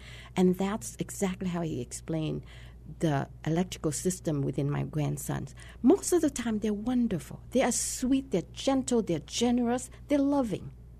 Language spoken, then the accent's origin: English; Vietnam; English is a second language; moved away as an adult; now in United States; You know, I came from Vietnam. So a lot, I have to learn English as an adult.